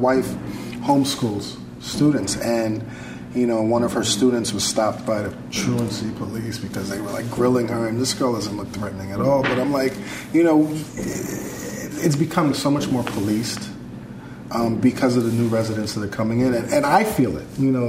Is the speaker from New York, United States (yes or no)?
yes; Brooklyn, New York, United States; I was very naive growing up in Brooklyn. And it's actually kind of funny. Growing up in Crown Heights, Brooklyn, and going to a predominantly white school, St. Francis Xavier in Manhattan